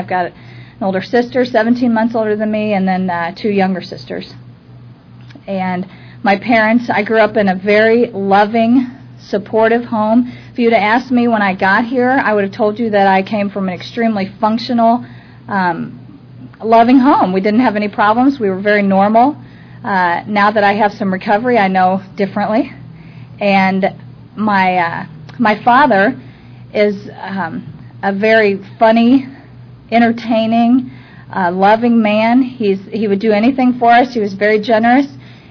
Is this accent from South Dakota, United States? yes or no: no; Kansas City, Missouri, United States; I was born and raised in Kansas City, so there was the fear in me.